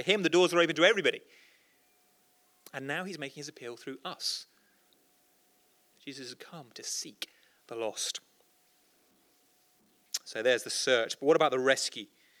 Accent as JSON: {"language": "English", "town": "Lincoln", "region": "East Midlands", "country": "United Kingdom", "tie": "born or raised there", "said": "I grew up in Lincoln, or my teens in Lincoln."}